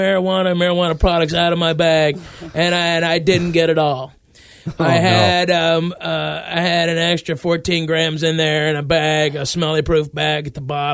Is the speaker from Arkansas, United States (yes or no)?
yes; Arkansas, United States; also born or lived in Tennessee; I was born in Tennessee and raised in Arkansas, so I'm related to me.